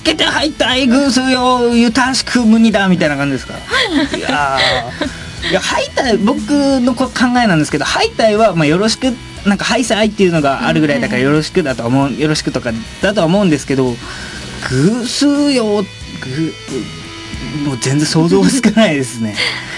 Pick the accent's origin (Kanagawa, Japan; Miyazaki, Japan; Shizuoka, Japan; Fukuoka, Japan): Fukuoka, Japan; 僕も福岡出身なんですけれども